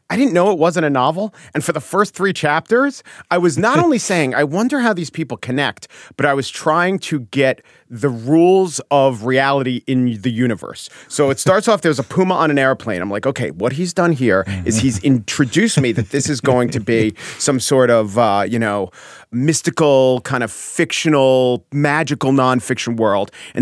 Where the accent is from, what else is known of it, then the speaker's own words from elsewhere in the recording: New York City, New York, United States; As a New Yorker